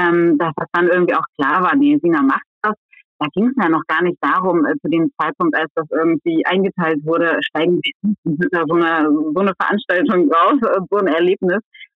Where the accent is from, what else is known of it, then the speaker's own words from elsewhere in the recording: Bad Iburg, Lower Saxony, Germany; Ich komme aus Bad Iburg, bin dort aufgewachsen. Der VfL ist der Verein, mit dem ich einfach groß geworden bin.